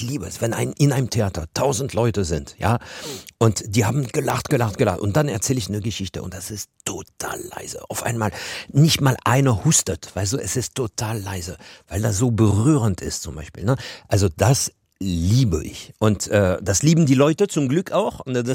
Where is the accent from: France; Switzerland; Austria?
France; Paris, Île-de-France; German is a second language; now in Germany; Ich bin wirklich Franzose, mittlerweile bin ich beides, Deutscher und Franzose, aber ich bin in Paris geboren, in Paris aufgewachsen, hatte auch keine deutsche Eltern oder sowas. Ich habe Deutsch in der Schule gelernt, wie jeder auch sehr unmotiviert und kam irgendwann in Deutschland.